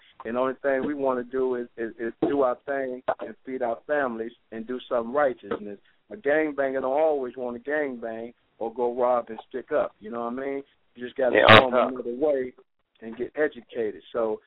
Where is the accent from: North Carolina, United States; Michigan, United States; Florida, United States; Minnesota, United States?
Michigan, United States; Detroit; You know, I come from the street world. You know, I came from Detroit. You know, I started gang banging when I was 10 years old